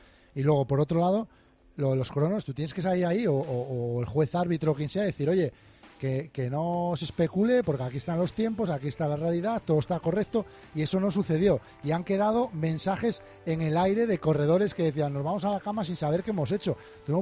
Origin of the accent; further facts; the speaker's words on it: Spain; yo la merezco como, como español.